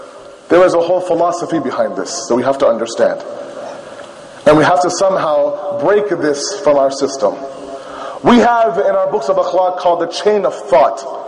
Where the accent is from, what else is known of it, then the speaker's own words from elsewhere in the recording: Toronto, Ontario, Canada; I grew up in Toronto around smokers.